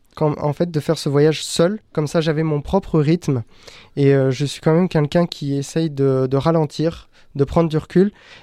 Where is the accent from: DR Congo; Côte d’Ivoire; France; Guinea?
France; Saint-Privat, Nouvelle-Aquitaine; ce voyage m'a permis de redécouvrir la région d'où je suis originaire. Donc, je suis originaire de l'Axintrie, de Saint-Privat.